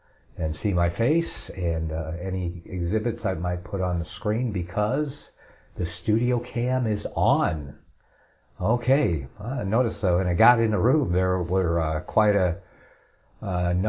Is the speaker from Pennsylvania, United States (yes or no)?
no; Ann Arbor, Michigan, United States; And yes, Fireman Mike, I am from Michigan. I was born there, born in Ann Arbor and grew up in that county there.